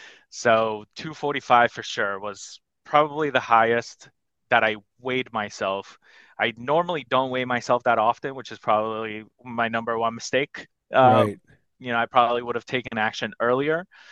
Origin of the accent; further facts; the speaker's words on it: New Jersey, United States; I'm from New Jersey, Northern Jersey. Been here all my life.